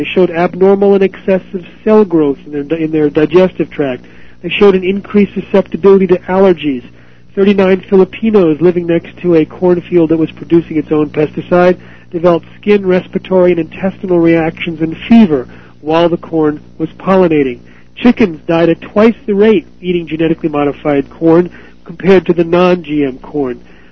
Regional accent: Iowa, United States; it was actually occurring not only in Iowa, which was my home state

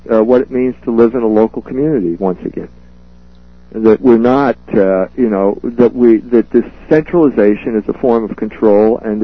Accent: Philadelphia, Pennsylvania, United States; Well, the fact is, I grew up in Philadelphia. I'm a native of Philadelphia.

